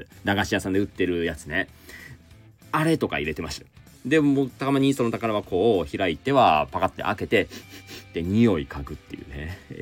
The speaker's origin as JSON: {"language": "Japanese", "region": "Kansai", "country": "Japan", "said": "純関西人なんですよ僕。"}